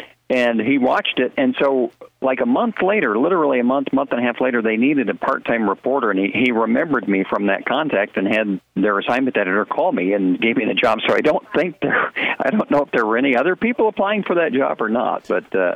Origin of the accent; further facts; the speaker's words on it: Siouxland, United States; I grew up in Siouxlander. I'm from, you know, this area. And you lay down some roots and met my wife here and had kids here and kind of became home.